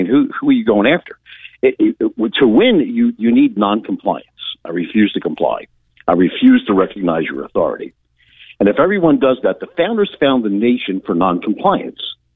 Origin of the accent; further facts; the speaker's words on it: Philadelphia, Pennsylvania, United States; I'm from Philadelphia, where everyone knows that it was a fraud back then.